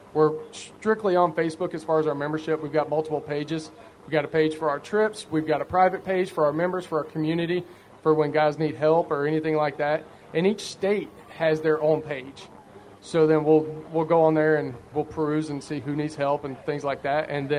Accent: Alabama, United States; Because I'm originally from Southern Alabama.

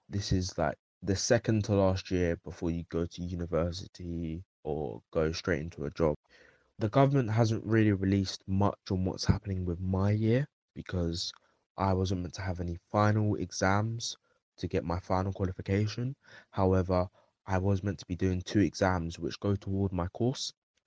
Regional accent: South East England, United Kingdom; I'm 17 years old and I'm from Kent in England.

